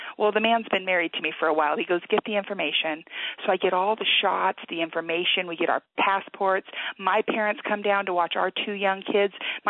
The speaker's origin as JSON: {"language": "English", "country": "United States", "said": "hi, I'm from America."}